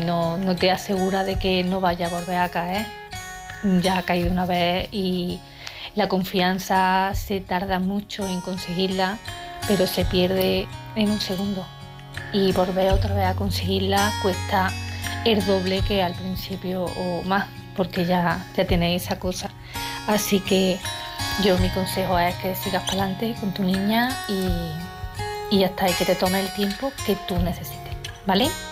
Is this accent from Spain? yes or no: yes; Córdoba, Andalusia, Spain; de Córdoba